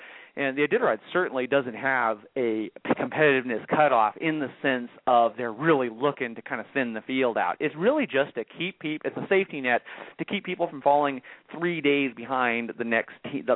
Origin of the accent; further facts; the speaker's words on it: Alaska, United States; Now, I was raised in Alaska. My dog mushing career began as a small child in Alaska